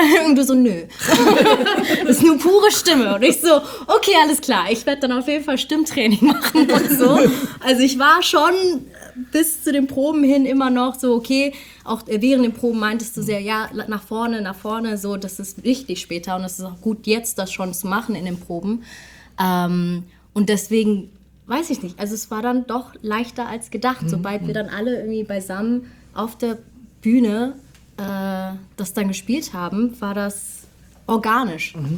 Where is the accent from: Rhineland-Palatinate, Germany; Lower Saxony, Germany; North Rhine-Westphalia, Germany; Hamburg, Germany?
Hamburg, Germany; Genau, ich komme aus Hamburg